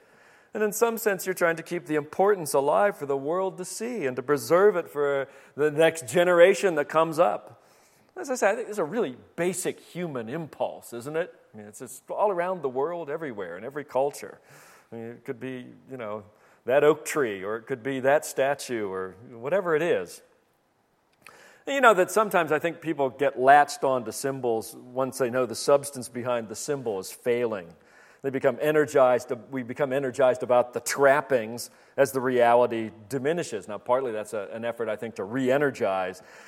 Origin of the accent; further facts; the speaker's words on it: Pittsburgh, Pennsylvania, United States; Now, I speak with some experience in this regard because I grew up outside of Pittsburgh. And Pittsburgh had enormous immigrant populations from the steel industry.